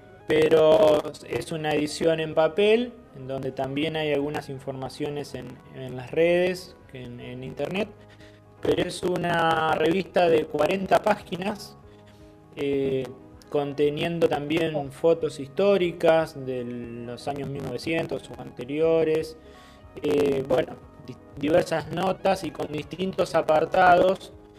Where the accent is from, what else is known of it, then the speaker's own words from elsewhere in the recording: Gilbert, Entre Ríos, Argentina; allá en mi pueblo, en Gilbert, cerca de Gualeguaychú